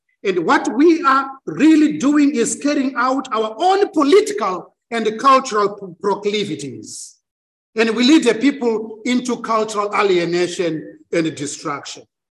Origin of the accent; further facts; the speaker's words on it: Zimbabwe; You know, I come from Zimbabwe